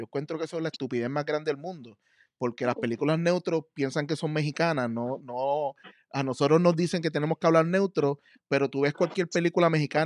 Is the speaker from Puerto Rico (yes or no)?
yes; Puerto Rico; nos pasa mucho como puertorriqueños que nos tienen que invalidar en otro lugar para que después digan que nosotros somos buenos.